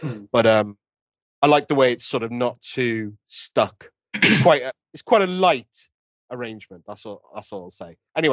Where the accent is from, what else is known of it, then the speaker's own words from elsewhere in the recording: Wales, United Kingdom; I'm from Wales